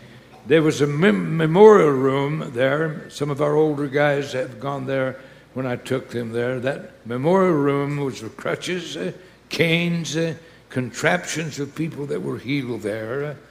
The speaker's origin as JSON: {"language": "English", "town": "Prescott", "region": "Arizona", "country": "United States", "tie": "born or raised there", "said": "I was raised in Prescott, Arizona. Knew where Skull Valley was."}